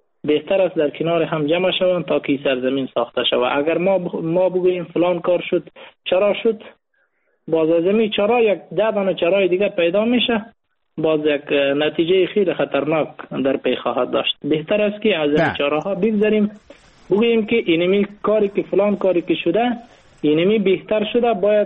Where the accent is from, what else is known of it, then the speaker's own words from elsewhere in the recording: Afghanistan; به عنوان یک افغان کاری نکنیم که خارجی ها کده نتوانند